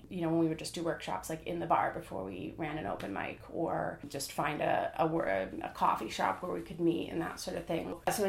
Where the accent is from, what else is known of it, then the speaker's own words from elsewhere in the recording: Des Plaines, Illinois, United States; also born or lived in New York; I grew up in Des Plaines. I went away for my MFA, and I figured I would stay in New York for like maybe a year or two after that. I ended up staying there for almost 10 years